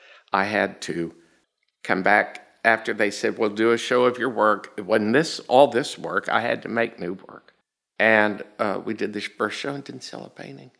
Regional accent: Tulsa, Oklahoma, United States; from Tulsa, Oklahoma.

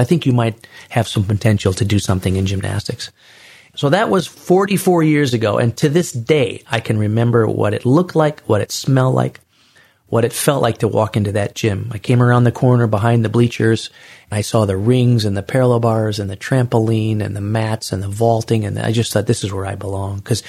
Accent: Illinois, United States; Growing up in the Chicago suburbs, of course, we played football, basketball, baseball.

